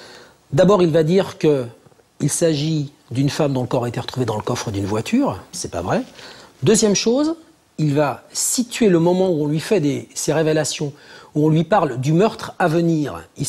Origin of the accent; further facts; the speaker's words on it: France; c'est pas du tout illégal, sauf que chez nous en France c'est assez officieux.